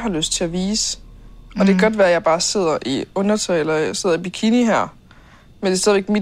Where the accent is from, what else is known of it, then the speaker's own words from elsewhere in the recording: Skive, Central Denmark Region, Denmark; Altså her, hvor jeg kommer fra i Skive